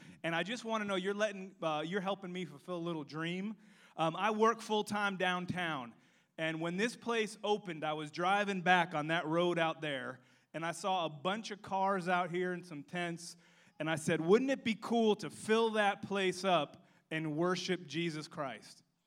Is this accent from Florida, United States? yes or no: yes; Miami, Florida, United States; also born or lived in Missouri; now in South Carolina, United States; We moved here from Missouri. Now, to make this as confusing as possible, I'm from Miami, but I helped a friend start a church in Missouri.